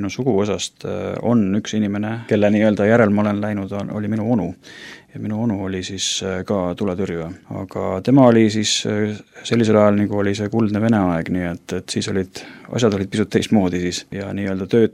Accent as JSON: {"language": "Estonian", "town": "Tallinn", "region": "Harju County", "country": "Estonia", "tie": "born or raised there", "said": "Mina olen pärit Tallinnast ja tegelikult juured pigem viivad Hiiumaale, aga pärit siis jah, ikkagi Tallinnas, sündinud Tallinnas, enam jaalt siis ikkagi nagu üles kasvanud ka seal kogu minu lapsepõlv ja see pärineb Tallinnast Nõmmelt. Selline väga tore rahulik koht üleskasvamiseks"}